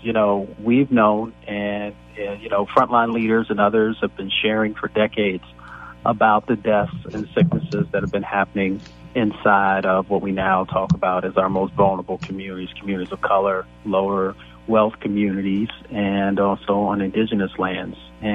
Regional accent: Appalachia, United States; also born or lived in Michigan; most folks know I grew up in Appalachia and in Michigan, so I still have a lot of family there.

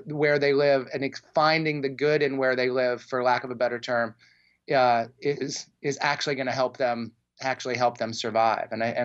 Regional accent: Omaha, Nebraska, United States; And I'd been there as a kid because I grew up in Omaha.

